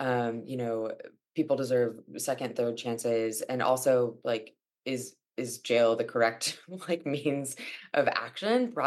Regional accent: Alexandria, Virginia, United States; I think also, like, growing up outside of DC, we were pretty, like, kind of DC centric family. I'm from Alexandria though.

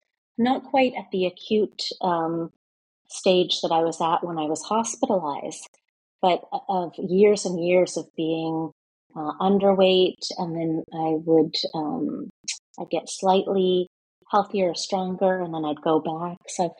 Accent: Canada; now in Reykjavik, Iceland; I'm from Canada, but I've been living here in Iceland since 2017 with my husband, who's also Canadian

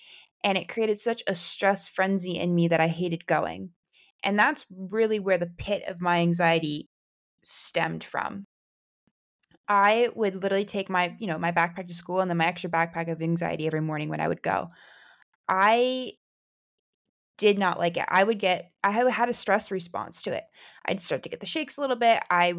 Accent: United States; I'm from the US, which you could probably hear from my accent

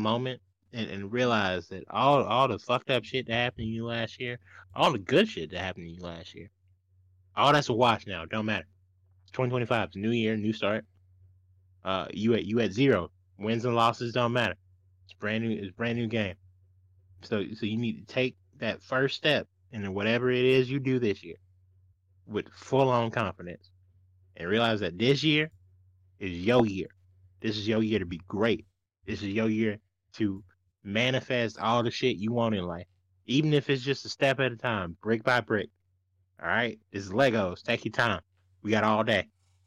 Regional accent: United States; Nah, as an American, we bullied the Sonic people

